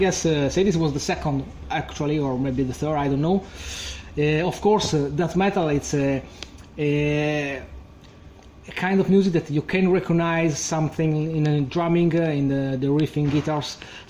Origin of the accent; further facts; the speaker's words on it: Italy; English is a second language; We come from Italy and we play sort of progressive death metal